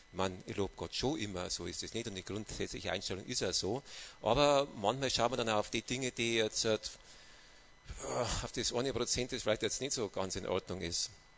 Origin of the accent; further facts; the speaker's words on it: Bavaria, Germany; ich bin ein Bayer und in Bayern gibt es ein Sprichwort